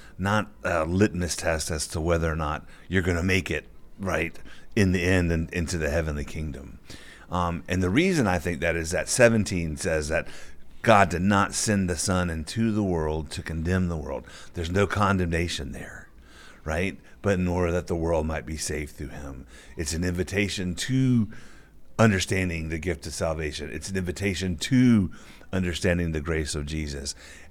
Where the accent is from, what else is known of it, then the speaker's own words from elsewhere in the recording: Bible Belt, United States; I grew up deep in the Bible Belt. You know, you grew up on the West Coast, but I grew up in the Bible Belt, and all throughout my childhood and teen years